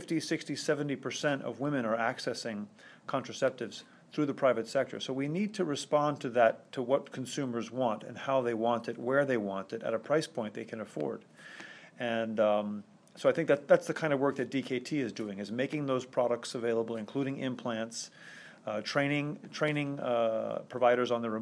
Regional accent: United States; I'm from the United States, which is a little more puritanical

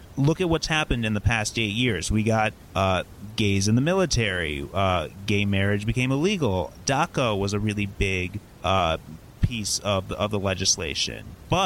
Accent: United States; You're right. I am a dude. I am an American dude.

